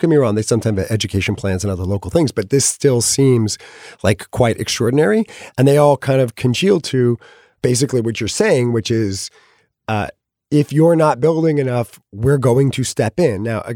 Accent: California, United States; I'm from California. I've always been sort of obsessed with California history.

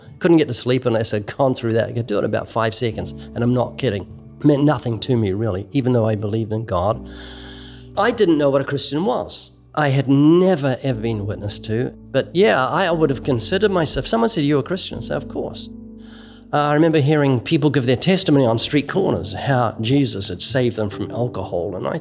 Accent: New Zealand; born there; Yeah, I was born twice in New Zealand. First time I was born was to a family that wasn't at all, quote, religious.

